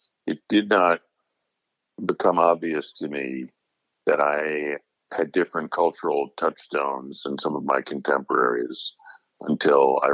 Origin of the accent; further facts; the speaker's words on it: Brooklyn, New York, United States; I am 57 years old. I grew up in Brooklyn, New York, and I'm not sure what generation that puts me at.